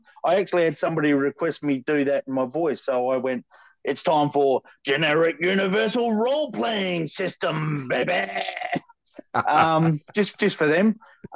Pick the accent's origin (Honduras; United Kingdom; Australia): Australia; Because I'm Australian, I've got a weird sense of humor.